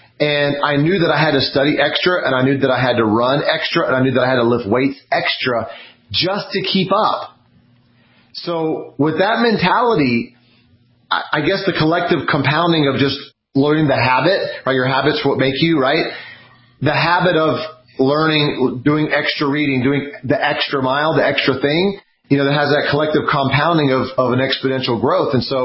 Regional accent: Dallas, Texas, United States; So I grew up in Dallas, Texas. My parents are from Brazil. They came over in 1969, had me in 1975.

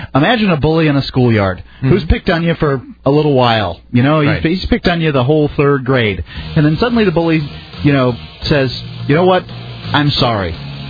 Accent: United States; Being American, I don't understand it either.

